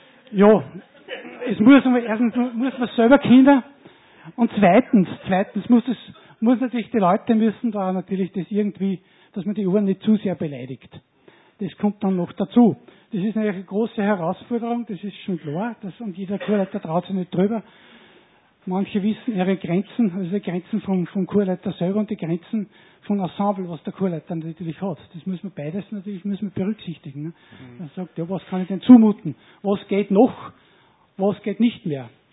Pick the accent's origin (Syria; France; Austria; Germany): Austria; Leonding, Upper Austria; Ich komme aus Leonding.